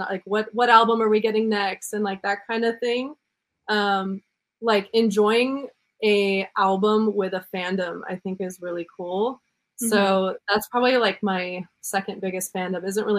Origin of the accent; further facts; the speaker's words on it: San Diego, California, United States; So I grew up again in San Diego.